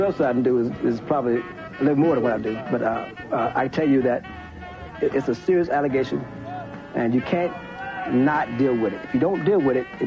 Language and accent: English; Georgia, United States; I came from Georgia, and I came from an environment where racism was everyday way of life.